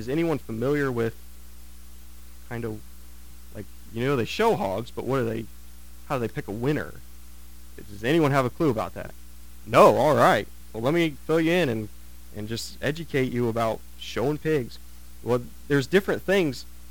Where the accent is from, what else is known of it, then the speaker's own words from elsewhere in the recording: Waynesfield, Ohio, United States; Some of you know I grew up in Waynesfield, so not too far from here.